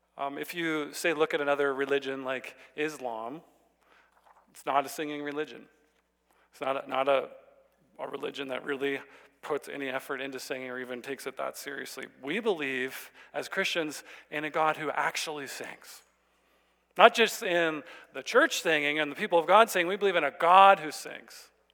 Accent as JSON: {"language": "English", "region": "Saskatchewan", "country": "Canada", "tie": "born or raised there", "said": "I grew up in Saskatchewan."}